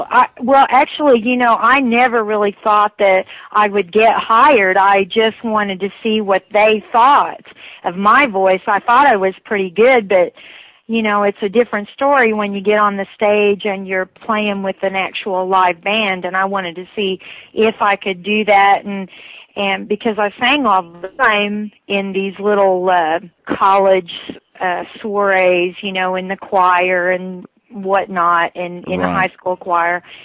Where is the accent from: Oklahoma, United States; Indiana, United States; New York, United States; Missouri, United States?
Oklahoma, United States; also born or lived in Texas; I'm from Eastern Oklahoma, and I lived in Texas for 12 years.